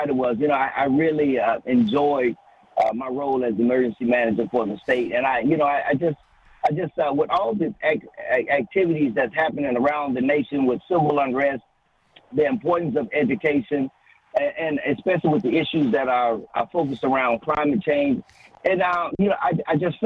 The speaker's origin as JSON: {"language": "English", "town": "Abbeville", "region": "Mississippi", "country": "United States", "moved": "yes", "said": "I'm originally from Abbeville, Mississippi, a little small town, about 316 people."}